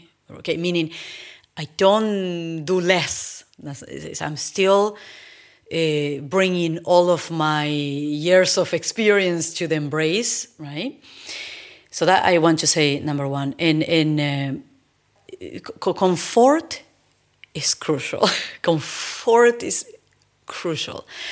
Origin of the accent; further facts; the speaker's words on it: Paraguay; English is a second language; moved away; also born or lived in Buenos Aires, Argentina; And in Paraguay, I am originally from Paraguay. And if anyone wants to do something more or expand their dance career, usually is leaving the country in regards to Paraguay.